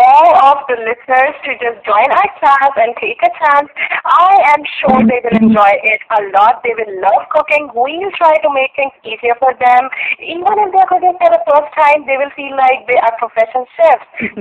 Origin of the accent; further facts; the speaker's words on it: Pakistan; I'm from Pakistan. Basically, I'm from Pakistan, and I just love cooking.